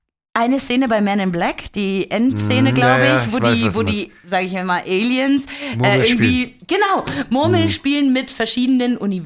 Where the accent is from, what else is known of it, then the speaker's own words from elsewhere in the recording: Berlin, Germany; now in Munich, Germany; ich komme aus Berlin.